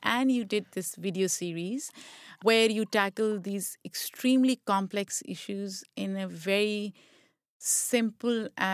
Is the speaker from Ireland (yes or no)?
no; Pakistan; Because the reason I say that is I grew up in Pakistan.